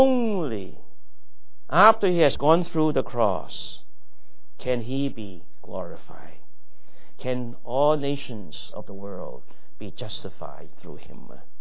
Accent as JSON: {"language": "English", "country": "China", "said": "you and I, we come from the Chinese history and background and culture."}